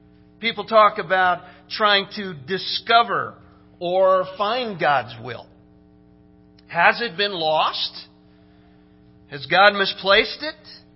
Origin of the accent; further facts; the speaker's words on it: Oklahoma, United States; And Brad told you we grew up in Oklahoma, but we're just barely in Oklahoma. We're just in northeastern, you know